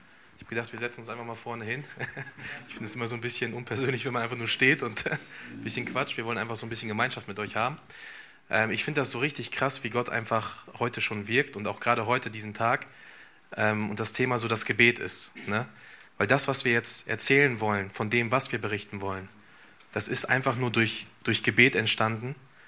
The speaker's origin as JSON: {"language": "German", "town": "Espelkamp", "region": "North Rhine-Westphalia", "country": "Germany", "tie": "born or raised there", "said": "Und zwar komme ich ja hier aus Espelkamp, gar nicht so weit ab, ein paar Straßen weiter. Bin hier auch groß geworden"}